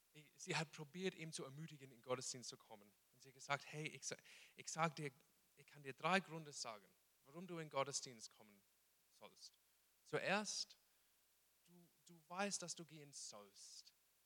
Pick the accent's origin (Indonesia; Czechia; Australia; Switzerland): Australia; German is a second language; now in Stuttgart, Germany; Genau, ich komme aus Australien. Meine Frau und ich sind ziemlich neu hier in Stuttgart